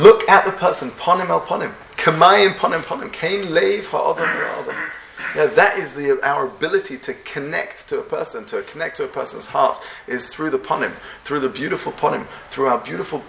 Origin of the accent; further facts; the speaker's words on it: England, United Kingdom; We all have good manners. We're all English, and, you know, have nice manners.